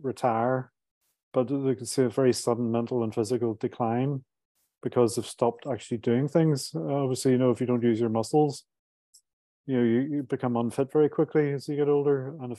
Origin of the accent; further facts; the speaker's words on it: Belfast, Northern Ireland, United Kingdom; moved away as an adult; when I was born and bred in Belfast in the 70s, which is a pretty crappy place to be brought up.